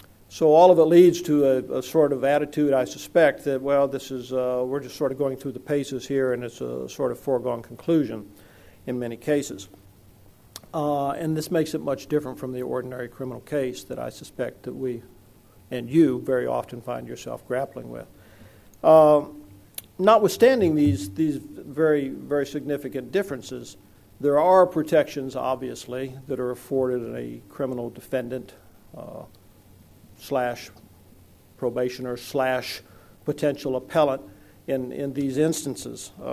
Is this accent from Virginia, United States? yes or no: no; Fort Worth, Texas, United States; from Fort Worth.